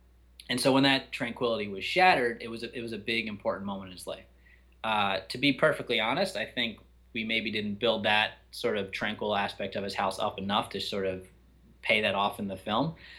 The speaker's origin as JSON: {"language": "English", "region": "Connecticut", "country": "United States", "tie": "born or raised there", "said": "you know, Chad and I grew up in New England. And so, you know, especially I grew up in Connecticut."}